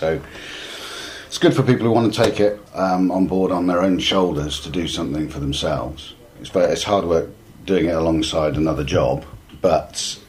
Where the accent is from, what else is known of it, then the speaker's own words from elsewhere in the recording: Swindon, South West England, United Kingdom; I'm from Swindon, Wiltshire